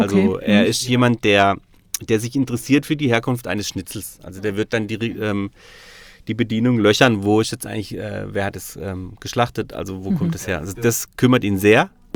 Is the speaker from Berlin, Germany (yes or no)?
no; Freiburg, Baden-Württemberg, Germany; also born or lived in Stuttgart; Ja, ich bin, tatsächlich, ich bin in Freiburg geboren.